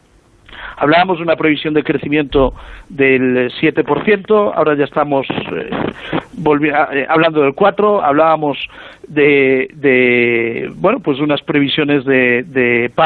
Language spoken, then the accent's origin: Spanish; Ferrol, Galicia, Spain; yo soy de Ferrol, a 40 kilómetros de Ferrol está el ayuntamiento de Aspontes